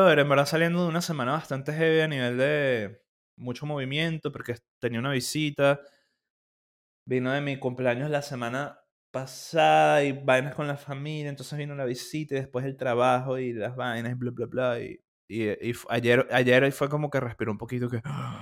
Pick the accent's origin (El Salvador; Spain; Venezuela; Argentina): Venezuela; Puerto La Cruz, Anzoátegui; Yo soy de Sotillo, de Puerto de la Cruz.